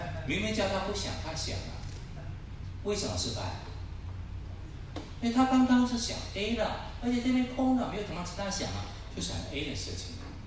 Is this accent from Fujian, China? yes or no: no; Guangdong, China; 我现在服侍做主要是国语言，我是广东人，你知道吗？你现在要我就广东话讲到很困难的